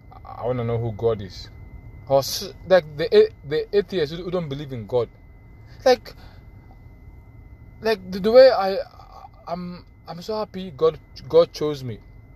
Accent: Sierra Leone; English is a second language; now in Randolph, United States; I'm from Sierra Leone, but now I'm in Randolph, Massachusetts.

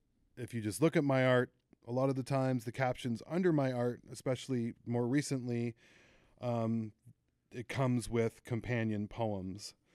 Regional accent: East York, Ontario, Canada; I grew up in East York, like right near East York Collegiate, not exactly the best of areas.

